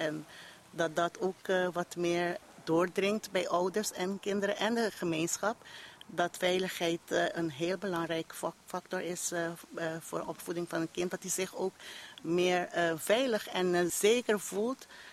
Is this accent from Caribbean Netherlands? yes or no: yes; Bonaire, Caribbean Netherlands; ik ben zelf geboren en getogen op Bonaire.